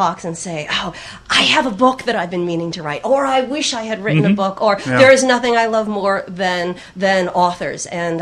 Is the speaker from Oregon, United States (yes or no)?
yes; Oregon, United States; moved away as an adult; I'm a native Westerner. I'm from Oregon, and came back east only to go to college, and I am really, much as I love the West, though, a born-again Yankee.